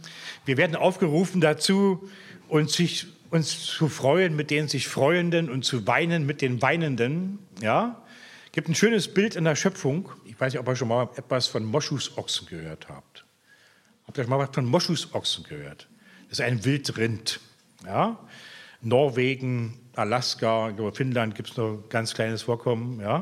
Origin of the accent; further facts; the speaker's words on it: Germany; spart euch Englisch, ja, wir sind Deutsche, wir haben eine schöne Muttersprache, ja.